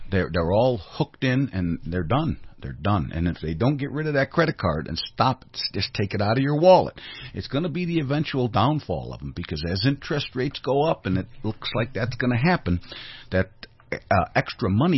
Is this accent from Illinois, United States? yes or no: yes; Chicago, Illinois, United States; And I come from Illinois right now, which is broke, and Chicago specifically.